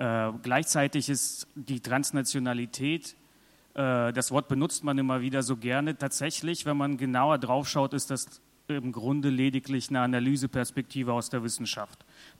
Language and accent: German; Bonn, North Rhine-Westphalia, Germany; ich bin dann auch irgendwie in vielerlei Dimensionen hybrid und trotzdem sehe ich mich als Bonner.